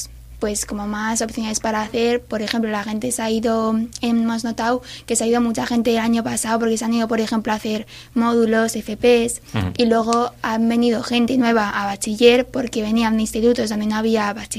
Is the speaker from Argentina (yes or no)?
no; Laredo, Cantabria, Spain; Yo también soy de Laredo.